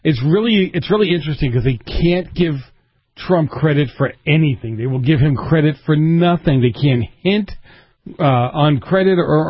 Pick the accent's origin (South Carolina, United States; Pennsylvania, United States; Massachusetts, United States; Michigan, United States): Massachusetts, United States; Boston; I grew up in Boston where the mafia was very, very, very active